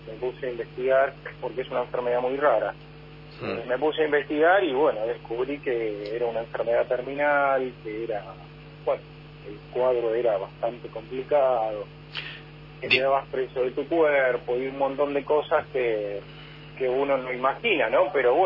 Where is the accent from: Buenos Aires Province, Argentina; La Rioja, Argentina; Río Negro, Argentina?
Buenos Aires Province, Argentina; Luján; Soy de Luján, provincia de Buenos Aires, a 70 kilómetros de Capital Federal, donde está la Basílica de la Virgen.